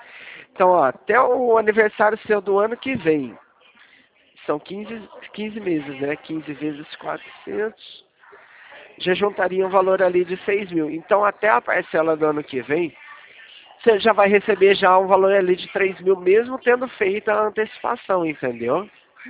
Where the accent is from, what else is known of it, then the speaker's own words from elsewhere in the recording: Leme, São Paulo, Brazil; eu sou da cidade de Leme.